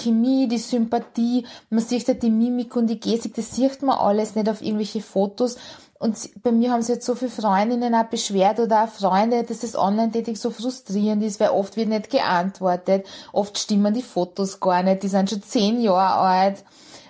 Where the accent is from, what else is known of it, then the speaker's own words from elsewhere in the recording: Linz, Upper Austria, Austria; also born or lived in Hungary; ich bin in Ungarn geboren und in Linz aufgewachsen.